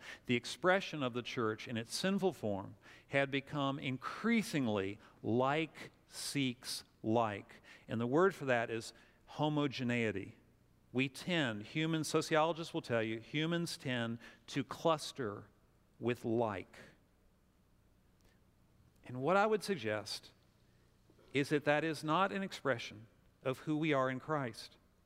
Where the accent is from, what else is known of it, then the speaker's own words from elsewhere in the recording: Winchester, Virginia, United States; I grew up in Winchester, which is 60 miles from here, highly divided town around the issue of slavery